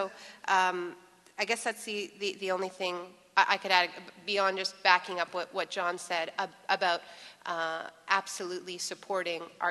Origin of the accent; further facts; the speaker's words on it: Canada; I'm Canadian. I don't know if anyone has mentioned this. I don't actually live in this country.